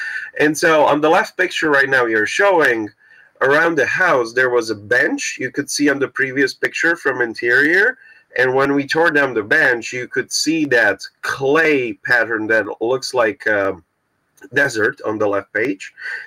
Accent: Košice, Košice Region, Slovakia; English is a second language; now in Japan; When you renovate an old house in a protected area, even in Prague or in my hometown, Košice, you have to obey the old ways of making stuff.

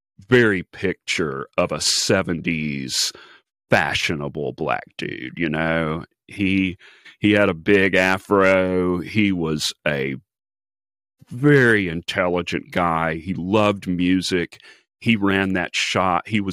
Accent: Longview, Texas, United States; I mean, I grew up in Longview, Texas. It was horrible for people of color.

